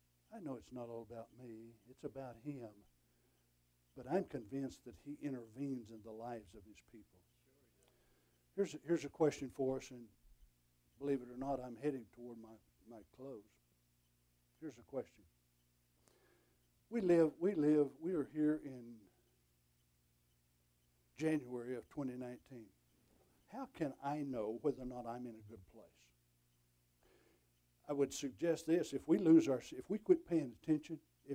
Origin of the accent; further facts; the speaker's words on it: Eufaula, Oklahoma, United States; I was from Eufaula, Oklahoma, and the guy looked me right straight in the eye and said